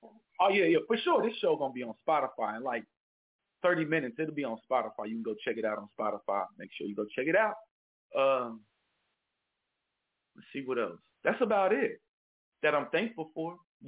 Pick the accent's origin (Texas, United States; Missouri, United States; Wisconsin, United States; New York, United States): Missouri, United States; Kansas City; I am thankful for my hometown, Kansas City, motherfucking Missouri. I am very thankful for that city because if it wasn't for that, I wouldn't be the person that I am today.